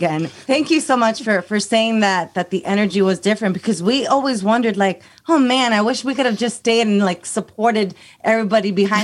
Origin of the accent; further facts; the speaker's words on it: United States; I'm like, I'm an American. I was born and raised. I went to school here. Just because I'm Spanish doesn't mean I don't understand what my surrounding is.